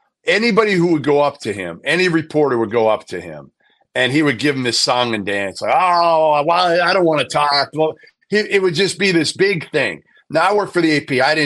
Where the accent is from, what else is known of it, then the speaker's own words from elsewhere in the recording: Boston, Massachusetts, United States; And finally, I said to myself, all right, like, I'm 25. Like, I'm from Boston.